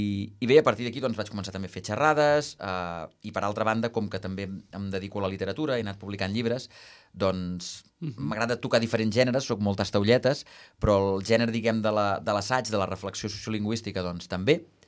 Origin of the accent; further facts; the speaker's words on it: Sabadell, Catalonia, Spain; jo soc de Sabadell